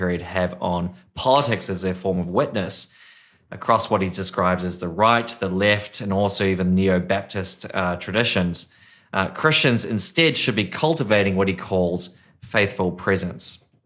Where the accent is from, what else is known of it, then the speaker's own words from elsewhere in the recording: New Zealand; moved away as an adult; now in Australia; me being a New Zealander and new to this land of Australia